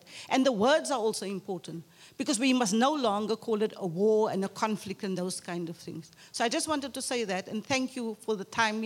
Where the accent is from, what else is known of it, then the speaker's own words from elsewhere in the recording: Manenberg, Western Cape, South Africa; I mean, I grew up in Manenberg